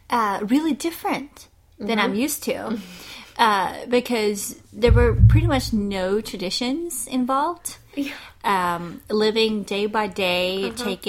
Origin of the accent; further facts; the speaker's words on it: Norrköping, Östergötland, Sweden; But we started off in my hometown, where I used to live in Norrköping